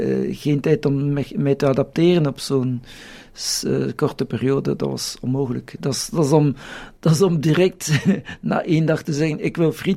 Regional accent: Belgium; ik ben niet Australisch, ik ben Belg

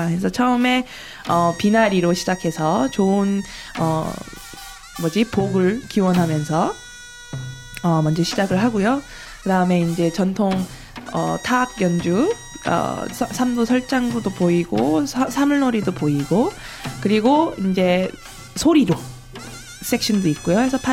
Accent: South Korea

